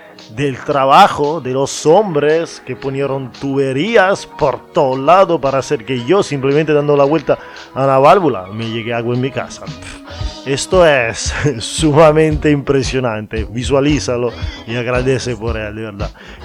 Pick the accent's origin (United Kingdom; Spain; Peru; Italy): Italy; Spanish is a second language; Hombre, soy italiano, no puedo no hablar del café.